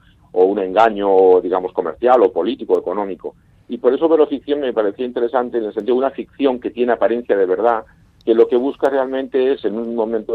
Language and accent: Spanish; Barcelona, Catalonia, Spain; A veces pienso que incluso yo que soy de Barcelona, el propio proceso catalán tiene que ver mucho con eso